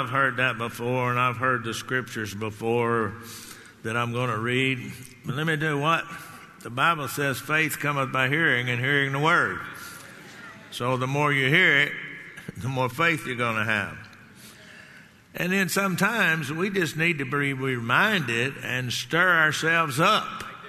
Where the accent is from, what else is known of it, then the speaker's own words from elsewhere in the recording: Texas, United States; Now, I grew up down in Texas, and down in Texas, I got any other Texans here anywhere? Oh. Anytime that you're in a real battle, there is a battle cry that we Texans use, remember the Alamo.